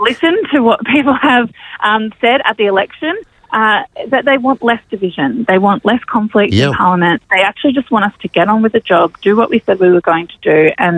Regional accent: Queensland, Australia; as a regional Queenslander

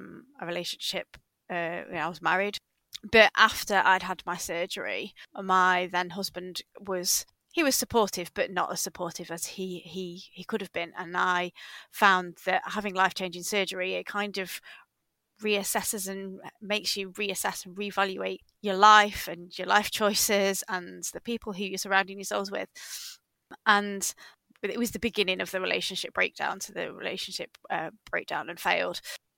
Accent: East Midlands, United Kingdom; I'm from Derbyshire.

